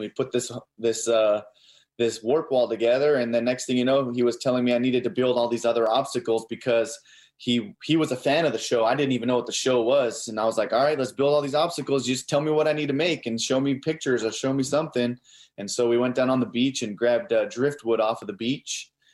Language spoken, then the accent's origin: English; Unalakleet, Alaska, United States; also born or lived in Barrow; from American Ninja Warrior. I'm Inupiaq from Unalakleet and Barrow, Alaska.